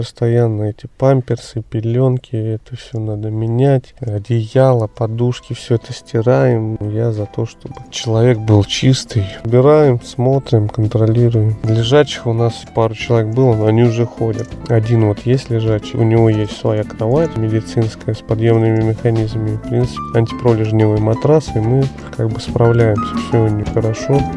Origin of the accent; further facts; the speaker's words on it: Russia; Я сам из России.